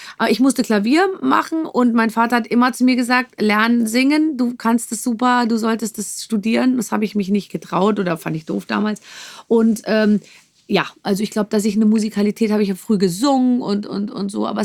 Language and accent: German; Gröbenzell, Bavaria, Germany; also born or lived in Munich; Also ich bin geboren in München, dann haben wir erstmal 6 Jahre in München gewohnt und Gröbenzell ist so ein Vorort. Also es ist einfach einer der Vororte in München und so.